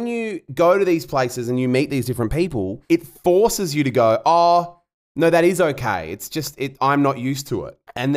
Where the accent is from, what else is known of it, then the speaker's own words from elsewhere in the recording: Launceston, Tasmania, Australia; I grew up in Launceston in Tasmania, which is fucking tiny, Jacob. It's like 70,000 people. It is such a small town.